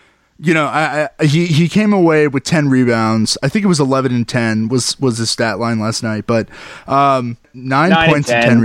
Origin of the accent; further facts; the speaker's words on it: Dallas, Texas, United States; Oh, and I say we because also, listener, by the way, I'm from Dallas.